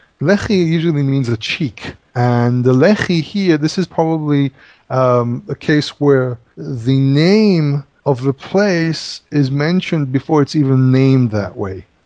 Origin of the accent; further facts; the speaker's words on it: Northern District, Israel; when I was growing up in the Galilee, or even in Samaria when I was living in there.